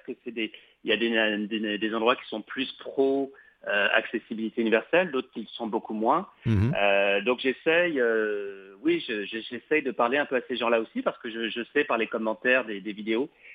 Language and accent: French; France; moved away as an adult; now in Canada; Vous avez dû entendre mon accent. Hein. Je suis français. Bon, ça fait maintenant bientôt 12 ans que je suis au Québec. Donc, je suis français, mais je me soigne, comme je dis.